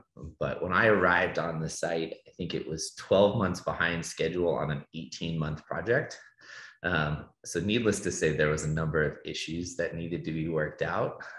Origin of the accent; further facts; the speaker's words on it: Denver, Colorado, United States; I was born in Boulder, Colorado, and grew up in the Denver area.